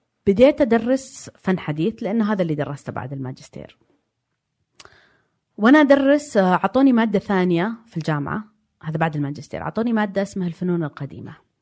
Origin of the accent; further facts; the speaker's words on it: Diriyah, Riyadh Province, Saudi Arabia; born there; also born or lived in Jeddah / London; أنا ولدت في الدرعية في بيت طيني، وبعدين سجلوني إني انولدت في الرياض، تعرف يعني مولودة عام 71، فتتخيل الوضع. عمري 3 سنوات رحنا لجدة في غربة